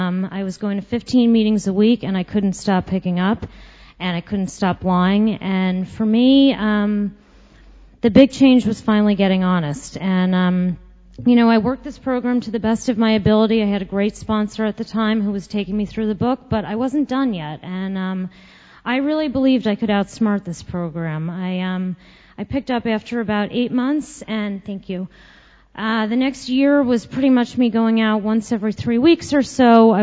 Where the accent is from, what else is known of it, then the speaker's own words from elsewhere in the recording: Westchester, New York, United States; I grew up in Westchester. I come from an amazing family.